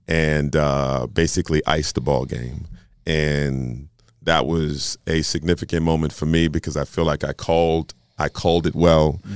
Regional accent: Indiana, United States; So me growing up in Indiana, the Garden is like a special place.

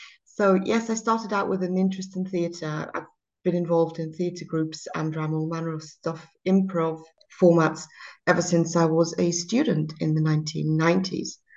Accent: Speyer, Rhineland-Palatinate, Germany; And my hometown here is Speyer, which is a weird name. And it's an ancient city that's was founded by the Romans, and we've got a lot of old buildings here. So it's on the Rhine, rather pretty, and not too far from Frankfurt.

